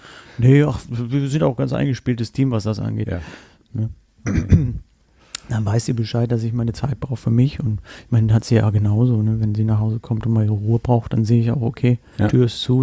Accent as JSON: {"language": "German", "town": "Rostock", "region": "Mecklenburg-Vorpommern", "country": "Germany", "tie": "born there", "said": "weil ich komme gebürtig aus Rostock"}